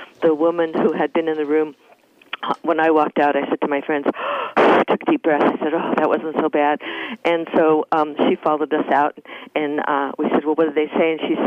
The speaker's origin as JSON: {"language": "English", "region": "California", "country": "United States", "said": "First of all, I was from California, and I'm sure that 85% of them were from the East Coast."}